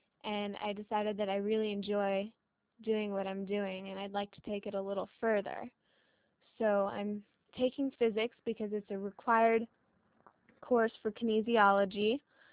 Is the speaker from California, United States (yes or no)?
yes; San Diego, California, United States; I was born and raised in San Diego. My parents both went to San Diego State.